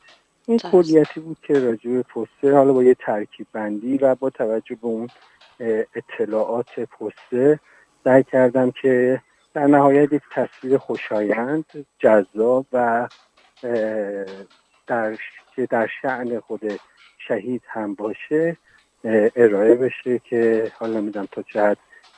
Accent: Hamadan, Iran; به حال من چون همدانی هستم و از ابتدا یعنی از دوران کودکی با اسم ایشون آشنا بودم

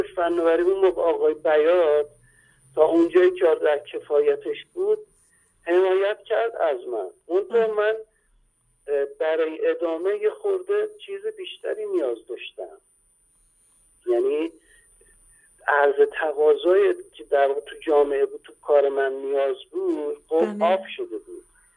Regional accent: Iran; آقا ما اصلا ما ایرانی هستیم

